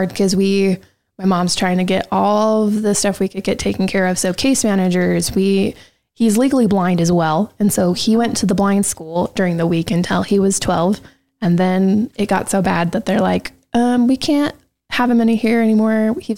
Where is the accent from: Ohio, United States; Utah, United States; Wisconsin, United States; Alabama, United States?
Utah, United States; Clinton; also born or lived in Roy; In Clinton. Okay. I lived in Roy until I was 5 and then moved to Clinton.